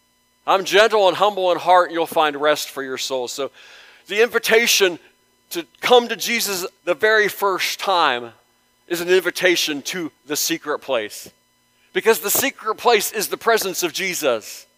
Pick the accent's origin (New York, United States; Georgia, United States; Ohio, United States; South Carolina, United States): Ohio, United States; Youngstown; I grew up in Youngstown and was still living in my parents' home for a couple of months before I got my own place, my own apartment.